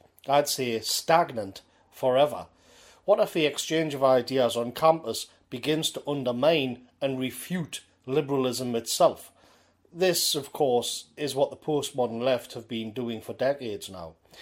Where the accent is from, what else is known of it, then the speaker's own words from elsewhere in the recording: England, United Kingdom; If I, as an Englishman